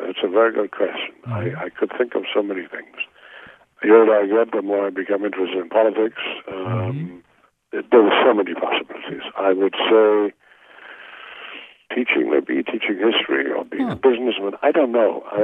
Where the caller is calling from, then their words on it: Los Angeles, California, United States; I'm calling from LA.